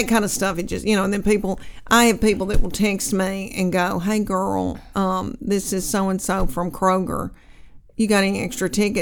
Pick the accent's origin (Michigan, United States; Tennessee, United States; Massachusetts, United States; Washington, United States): Tennessee, United States; Knoxville; the show that I have once a year in my hometown, which I do a lot in Knoxville